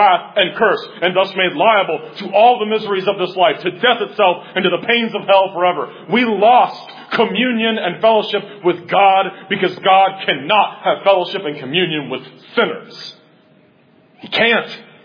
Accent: Cincinnati, Ohio, United States; I heard so many people say those kinds of things growing up in Roman Catholic Cincinnati.

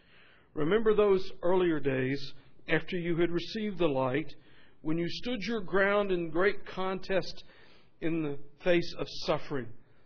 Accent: the South, United States; accent: Southern; you can tell by my voice, that I'm not from Wisconsin, okay? I'm from the South, and I can be more Southern if you'd like me to.

